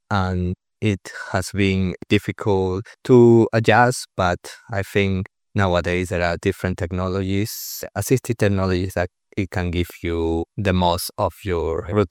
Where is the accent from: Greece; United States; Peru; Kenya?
Peru; English is a second language; I'm originally from Peru, and when I was born, I had low vision